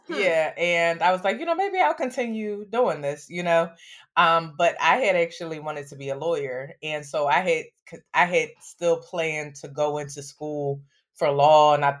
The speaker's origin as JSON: {"language": "English", "town": "Philadelphia", "region": "Pennsylvania", "country": "United States", "tie": "born or raised there", "said": "I'm from Nicetown. And so, you know, growing up where I grew up"}